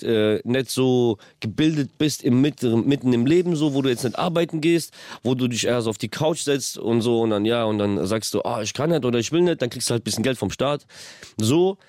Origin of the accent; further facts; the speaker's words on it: Kyiv, Ukraine; Die Tattoo-Stecher sind auch aus Kiew, aus der Ukraine, aus meiner Heimat.